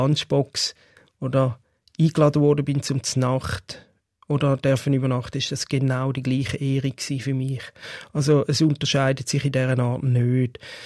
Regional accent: Switzerland; accent: Swiss German; now in Japan; Ich rede Schweizerdeutsch und Japanisch ist für mich nach wie vor eine Fremdsprache.

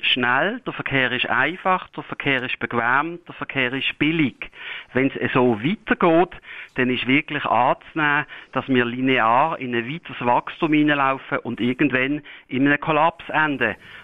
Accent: Switzerland; Für uns als Schweizer ist wichtig, dass wir als Quell- und Zielland gut erschlossen sind.

